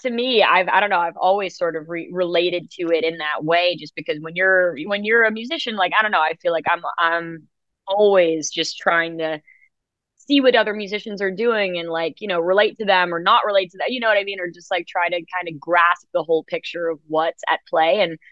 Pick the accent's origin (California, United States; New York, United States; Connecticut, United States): New York, United States; New York City; I grew up in New York City, like, you know, the elevator was such a huge place of performance for me